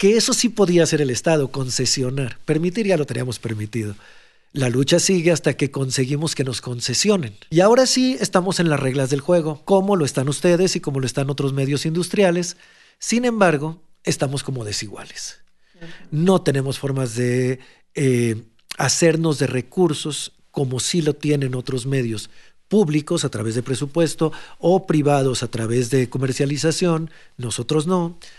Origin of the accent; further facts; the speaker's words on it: Hermosillo, Sonora, Mexico; yo le estoy hablando de problemas de Hermosillo a la gente de Hermosillo, que es de donde yo vengo, donde yo hago radio.